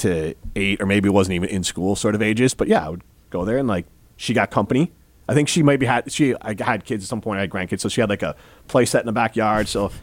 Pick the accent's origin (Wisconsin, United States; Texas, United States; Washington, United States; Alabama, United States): Wisconsin, United States; Fort Atkinson; So when I grew up in Fort Atkinson, there was an old, like, it's just funny how different things are.